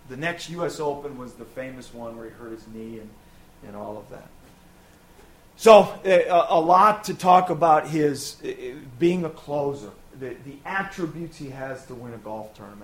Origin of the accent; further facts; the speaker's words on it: Minnesota, United States; And I said, well, I grew up in Minnesota.